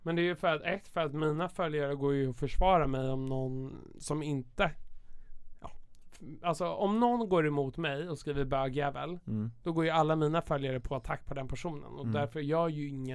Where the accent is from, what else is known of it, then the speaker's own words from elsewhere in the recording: Stockholm, Stockholm County, Sweden; Ja, jag är från Stockholm.